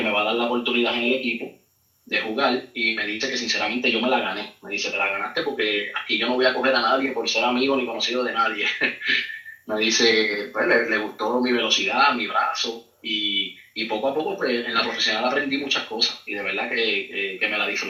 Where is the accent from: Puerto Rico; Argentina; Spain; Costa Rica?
Puerto Rico; Mayagüez; yo era mayagüezano, la franquicia de Mayagüez la habían hecho en ese momento también, pues ellos, ¿verdad?, me brindaron la oportunidad y me hicieron el cambio para allá, para Mayagüez, para mi pueblo.